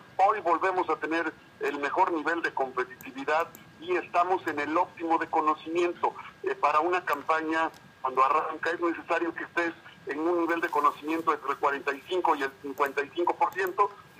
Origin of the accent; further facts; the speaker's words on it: Puebla, Mexico; hemos vivido 49 años de mi vida en Puebla, soy poblano, mixteco de origen y por adopción política en Acatzingo, donde fui el presidente municipal más joven del estado.